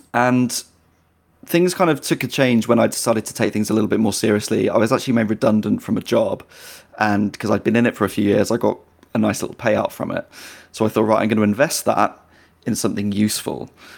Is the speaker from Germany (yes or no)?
no; United Kingdom; I cannot take compliments. I'm British. I can't do it.